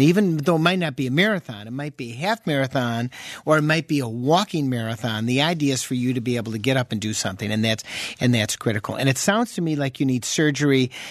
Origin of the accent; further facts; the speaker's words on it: Chicago, Illinois, United States; I understand that because I'm from Chicago.